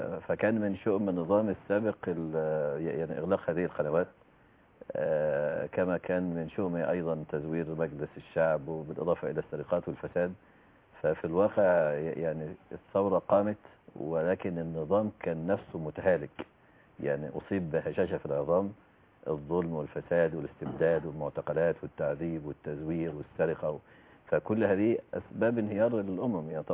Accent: Egypt; يعني في فجر جديد فعلا مش بس عندنا في مصر

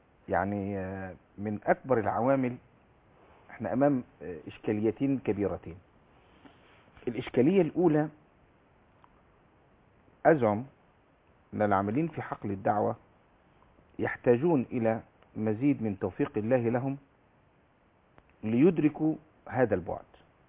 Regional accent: Egypt; عشان أنا مصري ولا عشان أنا أزهري

